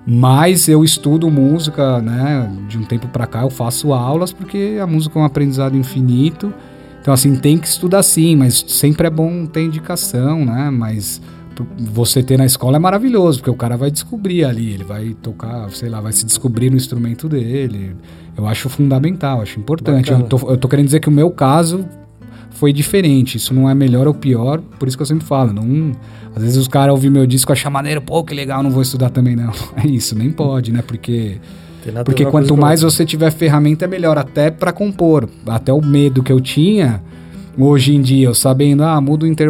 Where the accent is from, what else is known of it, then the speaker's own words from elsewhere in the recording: São Paulo, Brazil; eu sou de São Paulo, mas a gente já morava na praia